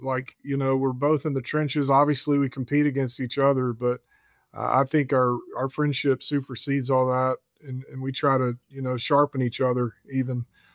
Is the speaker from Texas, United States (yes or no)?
yes; Texas, United States; I actually thought that song, growing up in Texas, I thought that meant skinning catfish.